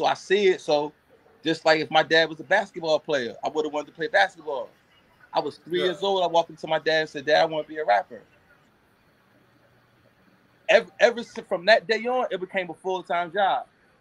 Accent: New York, United States; I'm in Cypress Hills just as much as I'm in Schoolhouse. So I was raised in both. I was born in New York. We came down here

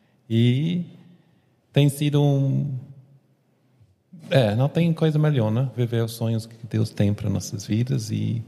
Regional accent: England, United Kingdom; Portuguese is a second language; now in Fortaleza, Brazil; eu moro aqui em Ceará, no calor da Fortaleza. Eu amo o Brasil, sou inglês. Que talvez meu sotaque ainda, infelizmente, tem um pouquinho, mas eu vou chegar lá.

